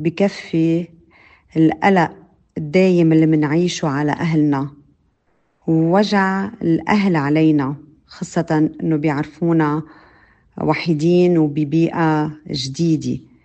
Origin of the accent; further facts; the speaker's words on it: Lebanon; moved away as an adult; now in São Paulo, Brazil; من سان باولو البرازيل. أنا لبنانية وعايشة بالبرازيل ومغتربة، بس ما نسيت بلدي ولا يوم حسيت حالي غير لبنانية. أنا تغربت بسبب زواجي، زوجي من أصل لبناني.